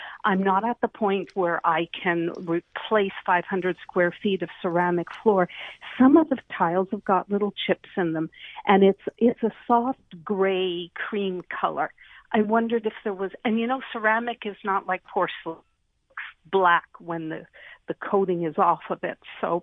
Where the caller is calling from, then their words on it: Vankleek Hill, Ontario, Canada; I'm calling from beautiful Van Cleek Hill, Ontario.